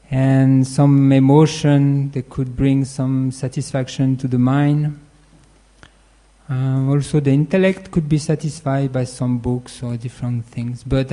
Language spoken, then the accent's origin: English; France; accent: French; English is a second language; Actually, with my French accent, I don't read very well.